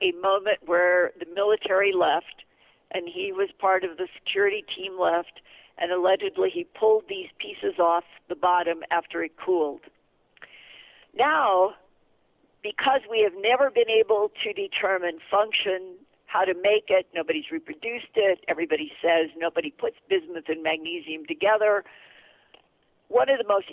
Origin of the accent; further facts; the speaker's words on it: United States; I was born and raised as an American